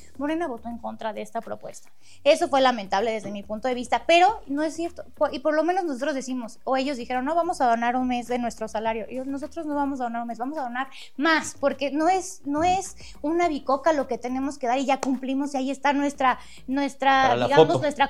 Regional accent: Mexico; porque así somos los mexicanos

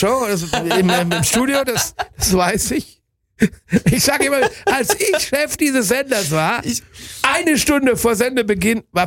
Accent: Bielefeld, North Rhine-Westphalia, Germany; Auswärtsspiele im Westen und im Norden der Republik habe ich viele Jahre lang immer über meine Heimatstadt Bielefeld abgewickelt.

